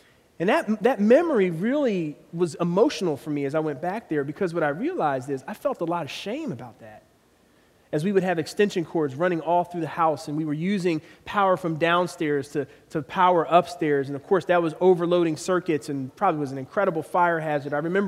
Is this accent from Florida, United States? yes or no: no; Philadelphia, Pennsylvania, United States; I grew up in Philadelphia, and we lived in a row house, kind of a working-class neighborhood.